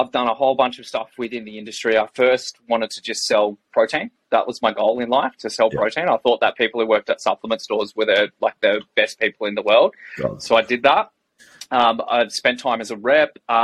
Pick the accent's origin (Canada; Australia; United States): Australia; Canberra, Australian Capital Territory; now in Perth, Australia; which is actually how I ended up in Perth because I grew up in Canberra, came here for the Nationals 1 year.